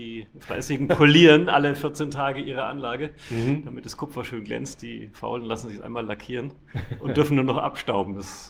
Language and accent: German; Bavaria, Germany; born there; Ich bin gebürtiger Frank